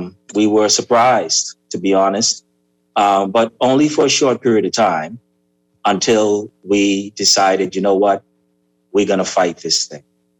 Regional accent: Eleuthera, Bahamas; also born or lived in Nassau; I was born in Eleuthera, born in Nassau, and lived my entire life in Eleuthera until I went off to school. So it was fortuitous for me to come back home and pave the ground.

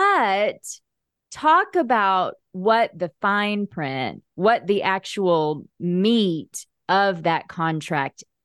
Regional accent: Oklahoma, United States; moved away as an adult; since I'm from Oklahoma. I lived there until I was, you know, almost 30. So went to school there, public school

